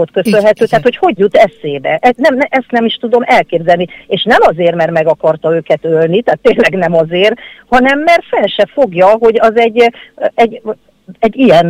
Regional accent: Kaposvár, Somogy, Hungary; Kaposváron születtem, mindig városi lány voltam, sőt, emeletes házban éltünk, hozzáteszem, tehát, hogy akkor értse mindenki, hogy 63 éves vagyok.

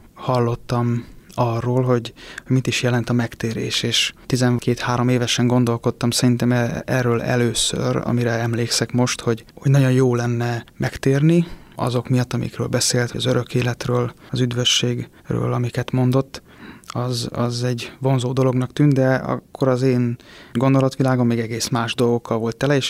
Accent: Százhalombatta, Pest, Hungary; Szüleim amúgy a határon túlról valók, Kolozsvárról, Szatmárnémetiből. Én ide születtem már Százszalombattára, és tényleg egy ilyen közegbe nőttem föl, hogy mindig ott voltunk a gyülekezetben

